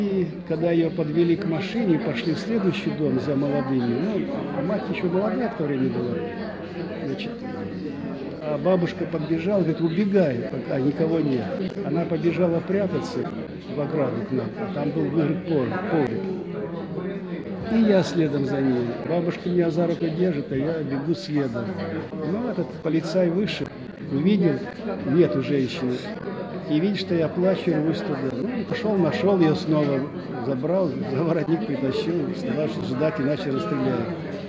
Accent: Kozelsk, Kaluga Oblast, Russia; born there; Родился 17 апреля 1939 года в городе Козельске, Смоленской, ныне Калужской области.

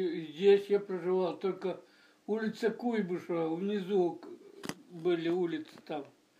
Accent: Isaevka, Akmola Region, Kazakhstan; born there; Лакмолинская область. Ой, деревня Исаевка.

